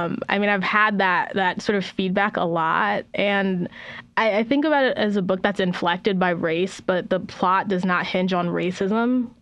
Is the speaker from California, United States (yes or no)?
yes; San Diego, California, United States; And like growing up in San Diego, I know exactly what type of party that was